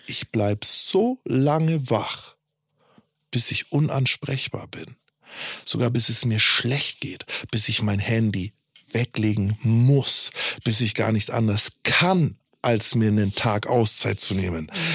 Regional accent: Bavaria, Germany; ich komme aus Bayern

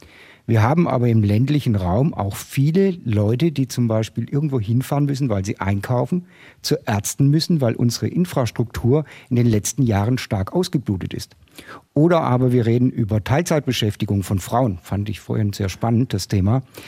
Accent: Neubulach, Baden-Württemberg, Germany; ich komme aus Neubulach. Neubulach ist ein Luftkurort.

